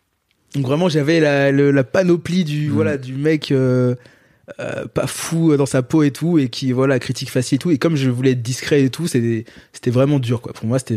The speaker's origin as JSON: {"language": "French", "region": "Guadeloupe", "country": "France", "said": "c'est que moi je suis guadeloupéen"}